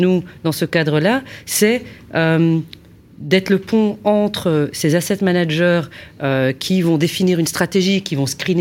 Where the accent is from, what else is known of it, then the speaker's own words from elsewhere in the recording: Belgium; moi je suis belge